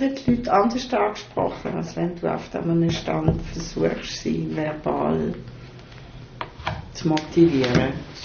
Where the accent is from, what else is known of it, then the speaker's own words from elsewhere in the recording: Switzerland; Das heisst, wir brauchen ja kein Visum als Schweizer.